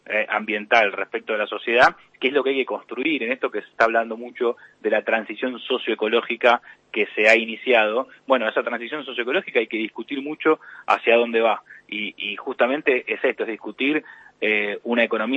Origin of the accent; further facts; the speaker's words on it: Avellaneda, Buenos Aires Province, Argentina; yo soy de Avellaneda, por ejemplo